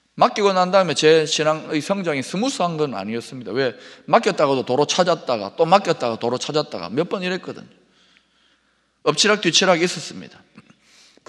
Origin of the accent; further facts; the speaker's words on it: Gyeongsang, South Korea; born there; 저는 아주 보수적인 경상도 유교, 불교 문화 집안에서 태어났습니다.